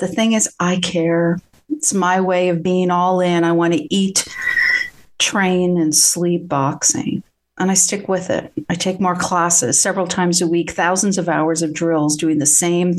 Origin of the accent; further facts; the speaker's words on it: Canada; So I'm from Canada. I don't get called ma'am a whole lot.